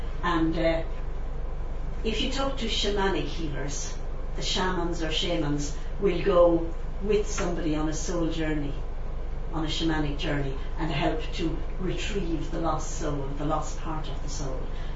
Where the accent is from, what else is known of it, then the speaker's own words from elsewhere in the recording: Munster, Ireland; I took one image from my own childhood, growing up in Tipperary.